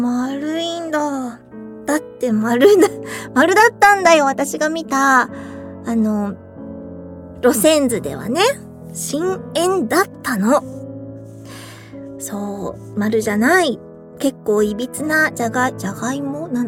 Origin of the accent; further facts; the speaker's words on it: Aomori, Japan; moved away as an adult; now in Tokyo, Japan; 上京したての頃の思い出話をしようかな。青森から東京に来たんですけど、地方から東京に来るとさ、やっぱり東京の、何？空気って違うよね。